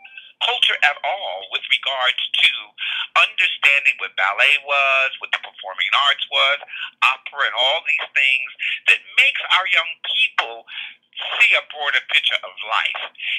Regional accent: Newark, United States; I grew up in Newark.

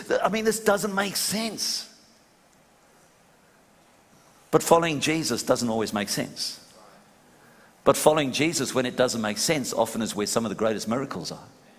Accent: South Africa; also born or lived in England; now in Australia; I'm Aussie all the way. Yeah. I'm a bit of a mongrel because I was born in England, raised in South Africa, and now I'm Australian.

